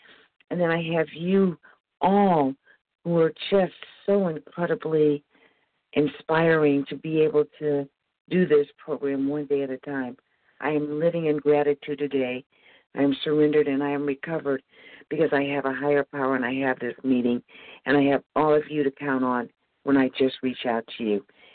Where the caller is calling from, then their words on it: Missouri, United States; Good morning. … calling from Missouri.